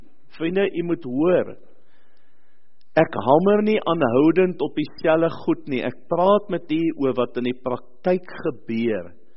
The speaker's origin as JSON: {"language": "Afrikaans", "town": "Port Elizabeth", "region": "Eastern Cape", "country": "South Africa", "said": "waar ek vandaan kom, in die Oos-Kaap in Port Elizabeth."}